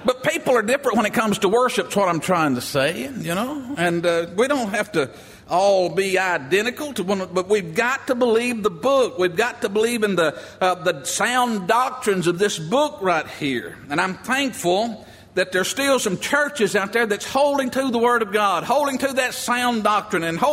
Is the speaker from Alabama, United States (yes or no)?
yes; Alabama, United States